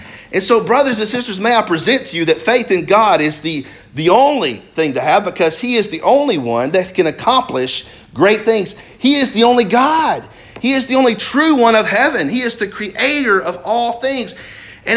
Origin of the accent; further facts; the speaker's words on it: United States; But you got three chances because I'm an American.